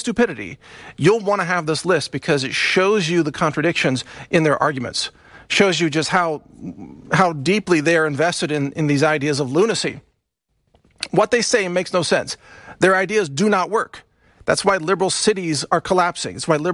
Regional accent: Texas, United States; and I'm a Texan, and I'm a Southerner.

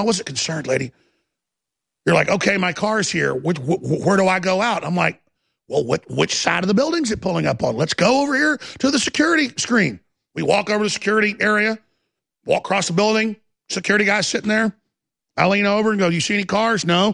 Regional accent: Texas, United States; And no, lady, I'm a Texan.

